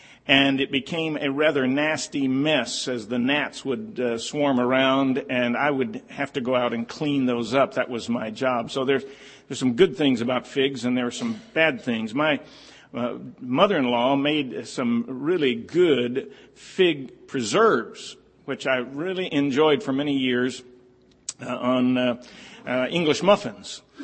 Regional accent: California, United States; It is true, I grew up in California, 15 miles from downtown Los Angeles, but we did have in our backyard a fig tree

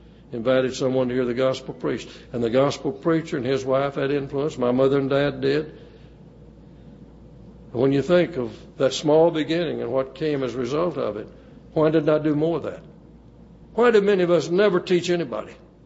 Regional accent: Sherman, Texas, United States; in the old Walnut Street building in Sherman, Texas, my hometown.

